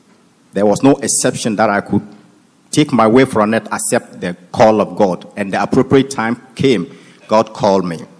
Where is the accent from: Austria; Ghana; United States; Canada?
Ghana; I'm from Ghana.